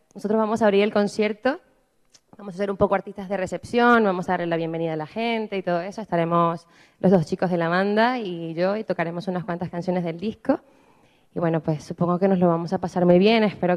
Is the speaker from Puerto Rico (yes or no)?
no; Venezuela; now in Spain; Yo soy venezolana